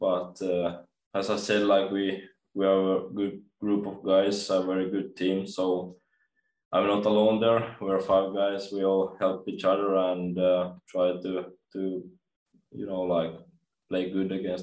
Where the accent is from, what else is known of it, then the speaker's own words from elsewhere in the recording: Espoo, Uusimaa, Finland; Yeah, I'm from Espoo, Finland. It's like 50 minutes from Helsinki